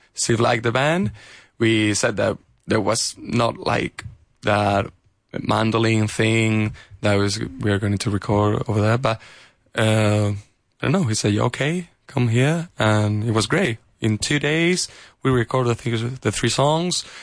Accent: A Coruña, Galicia, Spain; I'm from La Coruña.

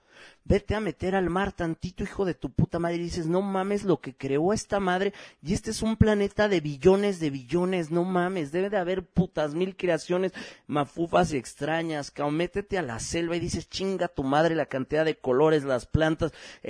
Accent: Mexico; somos mexicanos

